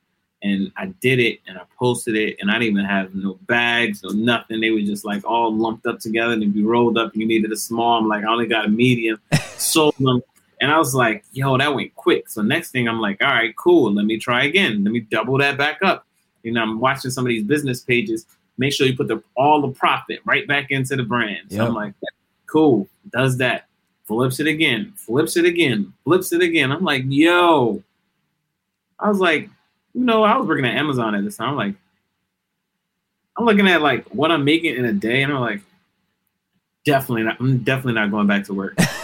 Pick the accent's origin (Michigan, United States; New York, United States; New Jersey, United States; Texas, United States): New Jersey, United States; Newark; It's like, I'm from Newark, so it's like, you know, Brick City.